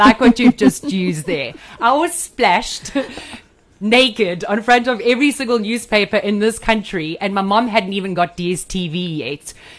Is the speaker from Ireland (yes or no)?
no; Pinetown, KwaZulu-Natal, South Africa; also born or lived in Matatiele; we grew up in a very humble home in Pinetown. I was born in Matatiel, and my mom and dad moved to Pinetown, and that's where we lived. Very, very humble.